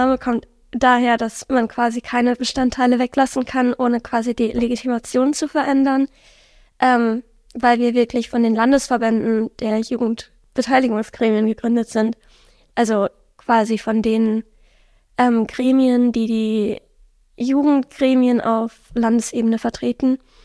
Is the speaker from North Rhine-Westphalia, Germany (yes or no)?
yes; Münster, North Rhine-Westphalia, Germany; now in Lübeck, Germany; Ich komme aus Münster ursprünglich. Ich bin jetzt 18 Jahre alt und gerade nach Lübeck gezogen, um da mit meinem Studium anzufangen.